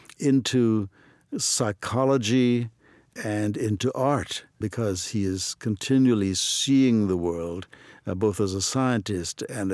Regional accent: Trinidad & Tobago; moved away as an adult; now in United States; I grew up in Trinidad and Tobago, mm-hmm. yes. I came to this country when I was in my mid-20s okay. to go to college.

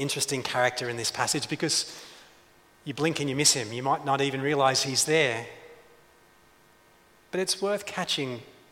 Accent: Sydney, New South Wales, Australia; I was born in Bankstown Hospital and lived in the Sydney suburb of Beverly Hills North.

